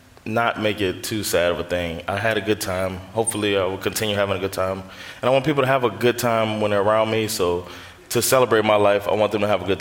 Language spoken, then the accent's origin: English; Florida, United States; I'll probably be a palm tree since I'm from Florida.